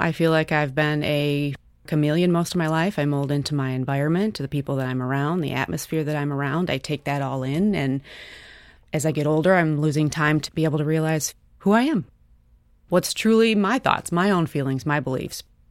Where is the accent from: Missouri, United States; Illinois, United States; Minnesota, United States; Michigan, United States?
Michigan, United States; I'm 46 years old. I'm from Michigan.